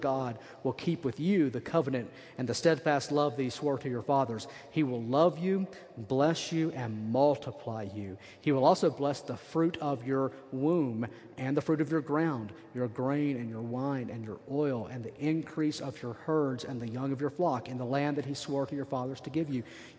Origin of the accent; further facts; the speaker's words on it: Arkansas, United States; There's this guy in Arkansas named Jim Bob, of course. His last name is Duggar. I'm from Arkansas, so I can pick on him.